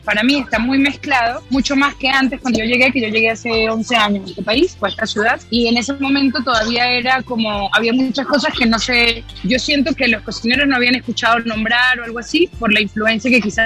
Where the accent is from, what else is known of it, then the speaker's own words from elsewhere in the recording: Venezuela; Nosotros, en Venezuela, que somos más caribeños, o que somos caribeños, mejor dicho